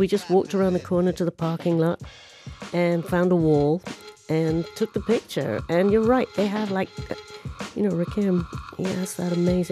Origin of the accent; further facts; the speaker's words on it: United Kingdom; Well, it was interesting because I'm British.